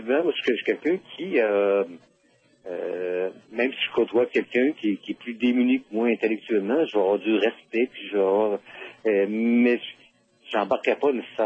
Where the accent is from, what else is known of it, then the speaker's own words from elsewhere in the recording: Quebec, Canada; je viens de la région du Bas-du-Fleuve